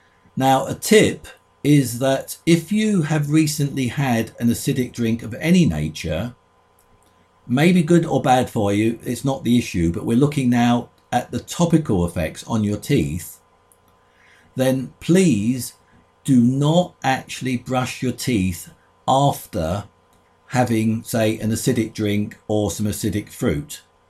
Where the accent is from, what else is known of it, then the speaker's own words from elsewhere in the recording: London, United Kingdom; born there; I was born in London, and in those days, sugar was regarded as a treat.